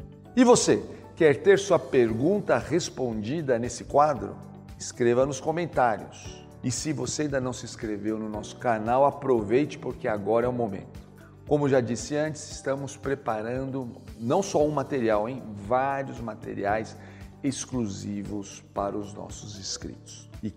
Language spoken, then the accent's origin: Portuguese; Brazil; born there; eu tenho não só a cultura brasileira, né, de onde eu nasci, local onde eu admiro e amo, mas também eu tenho, através dos meus ancestrais, a cultura japonesa.